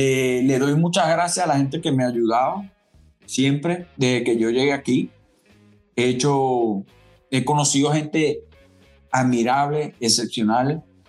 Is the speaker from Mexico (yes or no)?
no; Barquisimeto, Lara, Venezuela; also born or lived in Kentucky, United States; no es que yo me vine pues de Barquisimeto y me vine a Miami